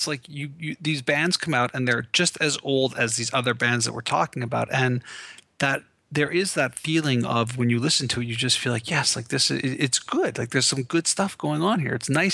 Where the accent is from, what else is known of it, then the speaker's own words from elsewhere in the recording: Canada; I'm Canadian.